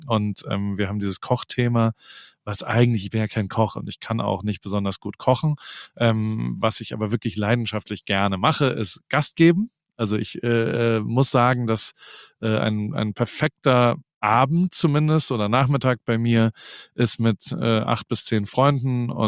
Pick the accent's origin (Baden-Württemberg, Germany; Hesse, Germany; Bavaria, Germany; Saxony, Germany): Baden-Württemberg, Germany; Heidelberg; now in Newport Beach, United States; Der ist gerade in meiner Heimatstadt in Heidelberg heute. Und ich bin in Newport Beach in Kalifornien, weil ich hier gerade ein bisschen gefangen bin.